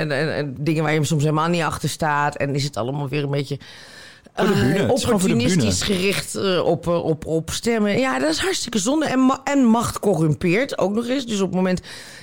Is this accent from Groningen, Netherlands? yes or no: no; Utrecht, Netherlands; born there; also born or lived in Amsterdam; ik ben geboren in Utrecht. En ik heb het grootste deel van de tijd gewoond in Amsterdam.